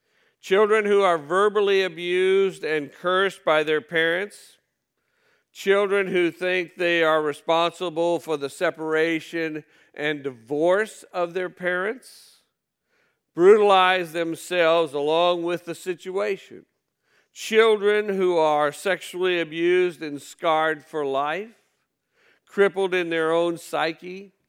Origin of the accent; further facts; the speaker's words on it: Decatur, United States; I grew up here in Decatur, but I moved away for 30 years. I came back because I missed the smell.